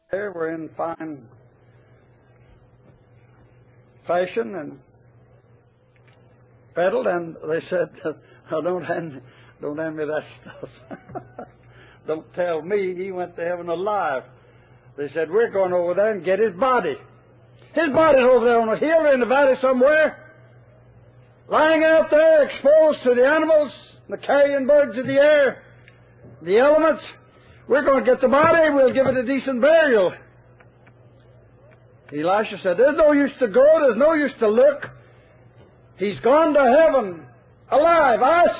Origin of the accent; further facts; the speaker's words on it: Tennessee, United States; I just said … we're from Tennessee.